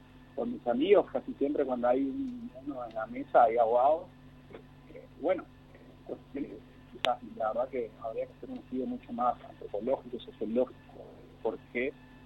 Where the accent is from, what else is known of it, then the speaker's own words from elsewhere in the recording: Goya, Corrientes, Argentina; Bueno, yo, por ejemplo, vengo de Goya y ahí está también la universidad